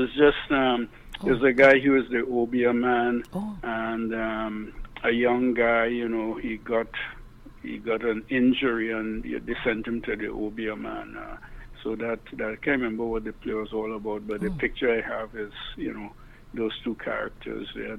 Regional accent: Trinidad & Tobago; I was from Trinidad.

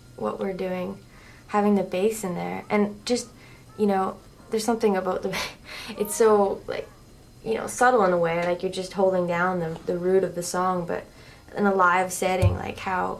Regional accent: Ontario, Canada; Because I'm from Ontario

